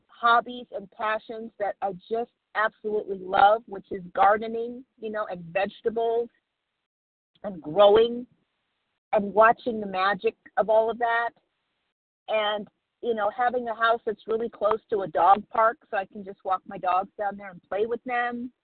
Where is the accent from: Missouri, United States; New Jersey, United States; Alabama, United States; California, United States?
California, United States; Palmdale; I am from Palmdale, California